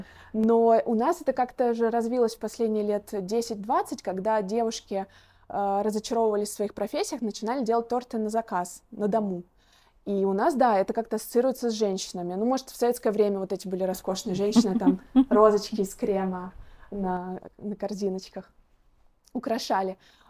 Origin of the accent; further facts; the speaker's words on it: Moscow, Russia; Я отличница из Москвы, из МАРХИ, приехала сюда